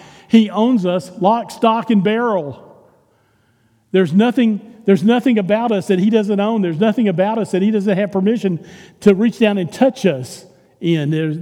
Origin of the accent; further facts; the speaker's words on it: Texas, United States; accent: Texas; I always had a problem because of my Texas accent.